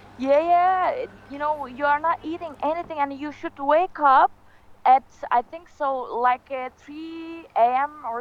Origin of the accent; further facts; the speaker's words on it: Turkey; now in Istanbul, Turkey; I'm working in Istanbul. I'm living in here, and it's not easy to go my hometown, which is it's in south of Turkey